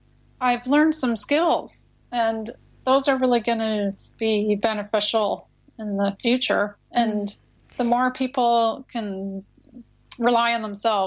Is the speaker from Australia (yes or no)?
no; Canada; now in United States; We're Canadian, but we live in the U.S.